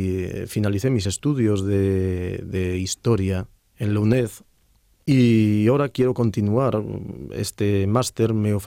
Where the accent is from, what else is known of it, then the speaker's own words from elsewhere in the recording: Vigo, Galicia, Spain; now in Denia, Spain; Yo soy gallego, de Vigo, aunque vivo en la otra punta de España, en Denia.